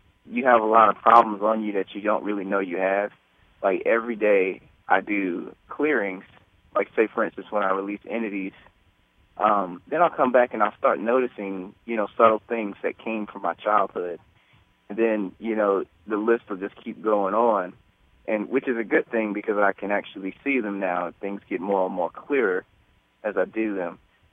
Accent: the South, United States; I grew up in the South, and in most of the Southern Black communities

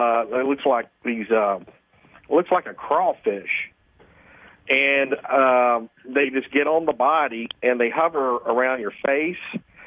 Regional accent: Texas, United States; I just travel around different places, but, you know, from Texas.

